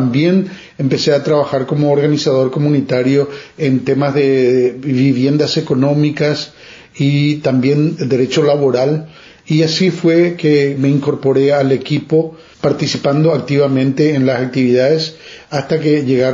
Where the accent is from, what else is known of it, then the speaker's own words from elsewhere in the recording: Paraguay; now in United States; Originariamente yo soy de Paraguay, pero he vivido en diferentes países por carreras, por mi profesión, y termino acá en Estados Unidos en busca de oportunidades como cualquier otro inmigrante.